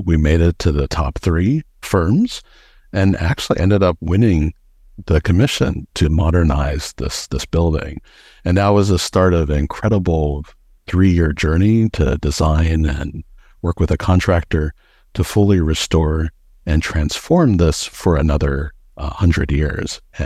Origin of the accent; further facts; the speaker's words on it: District of Columbia, United States; even though I grew up in the Washington, D.C. area, I had never gone to this museum before.